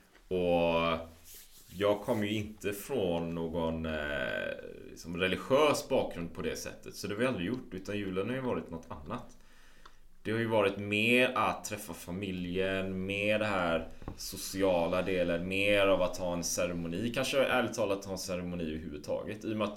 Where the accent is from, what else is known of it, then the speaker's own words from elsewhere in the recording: Sweden; vi hade ju inga högtider hemma i Sverige liksom, inte på det sättet.